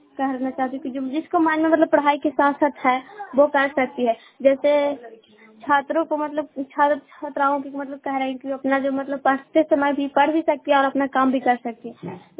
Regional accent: Bihar, India; और पुणे से बोल रही हूँ, पुणे के निवासी हूँ और जिला नालंदा।

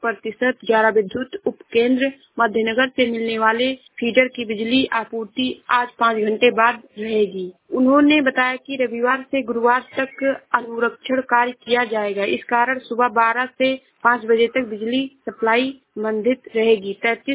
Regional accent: Uttar Pradesh, India; मैं जिला श्रावस्ती से हूँ।

